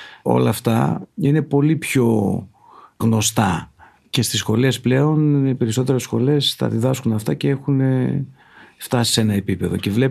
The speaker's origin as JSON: {"language": "Greek", "town": "Thessaloniki", "region": "Central Macedonia", "country": "Greece", "also_born_or_lived": "United States", "said": "Μα κοίταξε, Θεσσαλονίκη είμαστε. Είμαστε Έλληνες και."}